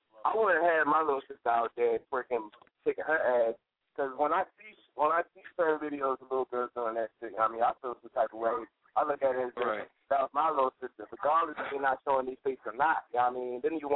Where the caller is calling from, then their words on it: Philadelphia, Pennsylvania, United States; I'm calling from West Philly.